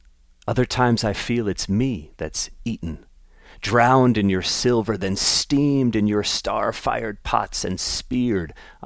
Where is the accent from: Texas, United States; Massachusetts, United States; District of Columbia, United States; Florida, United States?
District of Columbia, United States; Washington; from an East Coaster growing up in the Washington, D.C. area